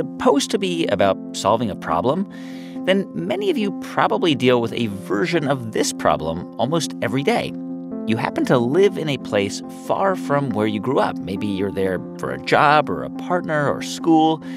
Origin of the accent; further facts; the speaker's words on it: Los Angeles, California, United States; also born or lived in East Coast; I grew up in Los Angeles, and for most of my adult life, I lived on the East Coast.